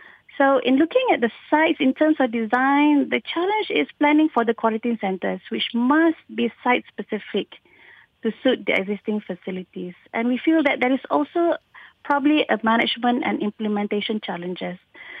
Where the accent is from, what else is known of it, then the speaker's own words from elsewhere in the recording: Malaysia; I am actually very proud being a Malaysian to have this government to look after this kind of condition.